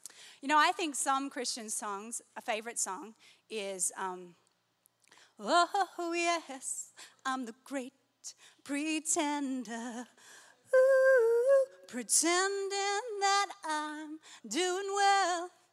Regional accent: Australia; now in United States; When I first moved to America, being that I'm Australian for the next two or so weeks

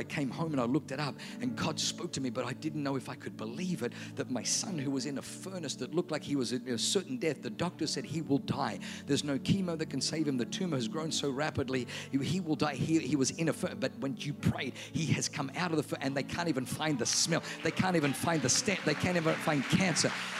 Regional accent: Australia; It's German. And I was brought up in Australia.

